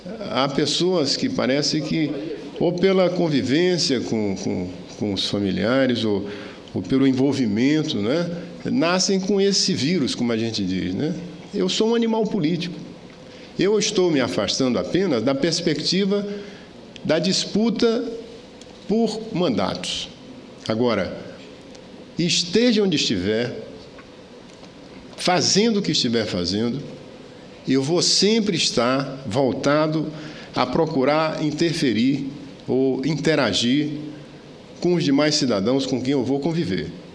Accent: Acre, Brazil; por que você não volta para o Acre? Né? É minha terra querida.

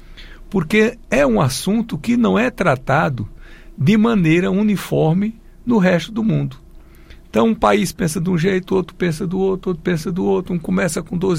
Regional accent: Piauí, Brazil; Eu sou do interior do Piauí e fui acostumado desde cedo às feiras.

